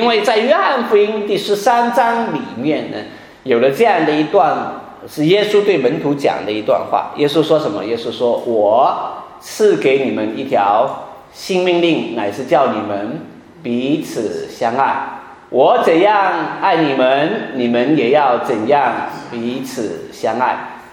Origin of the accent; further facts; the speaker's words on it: China; 那这个是我们中国人很根深蒂固的一个观念嘛，